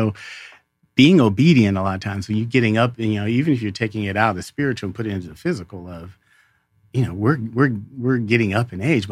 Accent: Texas, United States; I'm a country boy, right? Yeah. So I'm from Texas and born and bred, proud Texan.

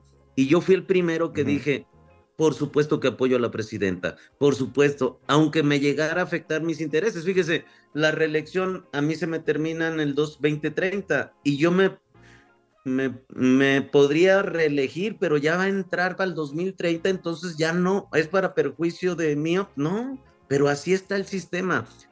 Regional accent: Zacatecas, Mexico; Yo vengo de Zacatecas.

